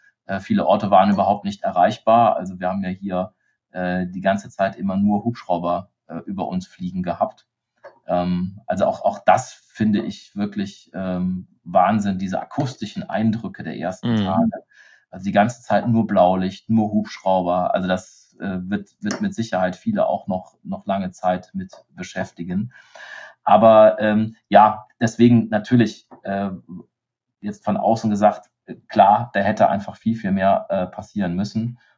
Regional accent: Bad Neuenahr-Ahrweiler, Rhineland-Palatinate, Germany; Ich komme aus Bad Neuenahr-Ahrweiler

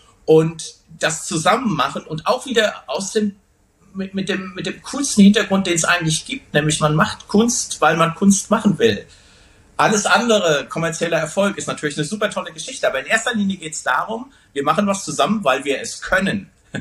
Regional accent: Wuppertal, North Rhine-Westphalia, Germany; wir kommen aus Wuppertal. Wir sind stolz drauf, aus Wuppertal zu kommen.

